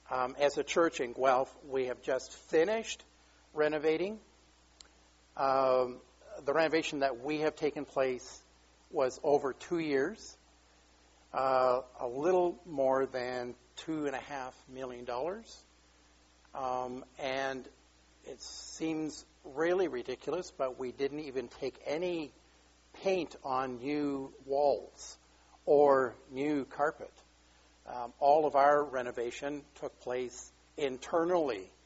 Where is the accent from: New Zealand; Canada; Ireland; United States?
Ireland; born there; since I was born in Ireland